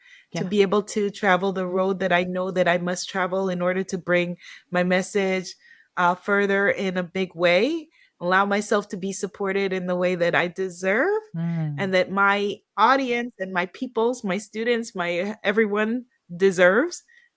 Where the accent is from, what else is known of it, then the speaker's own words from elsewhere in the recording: New York, United States; as a New Yorker who does not drive and who a big fear that I had of been terrified of driving, but I'm leaving that in the dust and now live somewhere where I must drive.